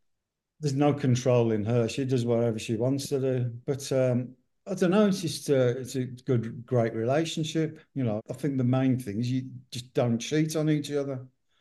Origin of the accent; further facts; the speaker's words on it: England, United Kingdom; especially growing up in England with national health and you don't pay for your health system or anything like